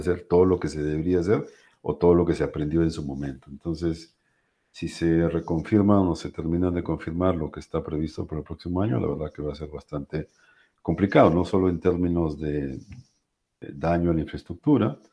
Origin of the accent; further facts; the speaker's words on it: Piura, Peru; yo soy de Piura, en el caso de Piura y en la costa